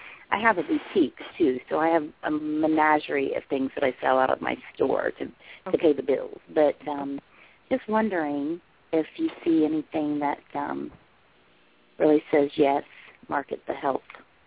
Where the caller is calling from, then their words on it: Ohio, United States; I'm calling from Ohio.